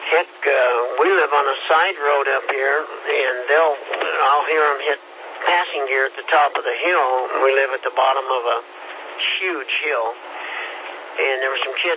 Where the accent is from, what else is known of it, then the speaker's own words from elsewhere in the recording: Pittsburgh, Kansas, United States; Well, we're immigrants from Pittsburgh, Kansas